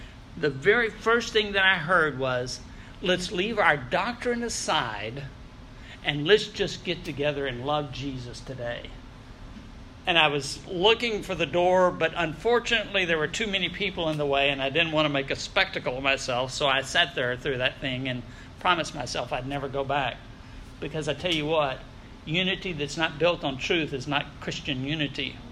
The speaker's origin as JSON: {"language": "English", "region": "the South", "country": "United States", "said": "I just tell him, it's because I'm from the South like Paul was, and we just speak different."}